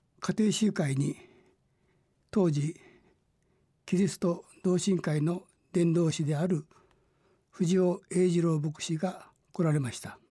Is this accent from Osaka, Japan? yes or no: no; Kochi, Japan; also born or lived in Manchuria; 私は1943年満州で生まれましたが、2歳半で敗戦により日本に引き上げてきました。